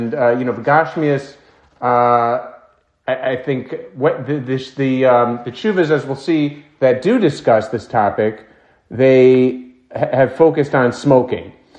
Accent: Bergenfield, New Jersey, United States; In my hometown of Bergenfield, I've never seen a Jewish person smoking.

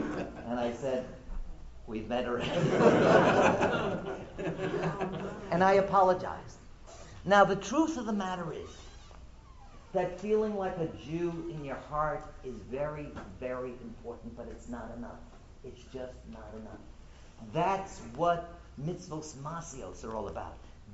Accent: Bronx, New York, United States; I'm from the Bronx. So I grew up listening to contemporary music.

